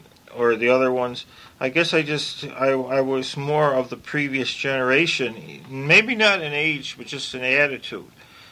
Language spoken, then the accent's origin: English; Buffalo, New York, United States; And I was from Buffalo, and he was from Chicago, so we hung around together